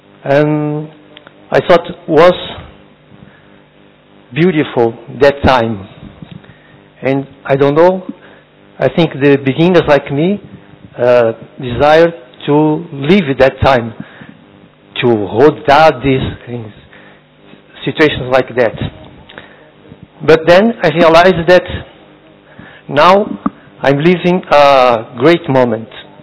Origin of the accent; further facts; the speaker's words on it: Portugal; English is a second language; I'm from Portugal.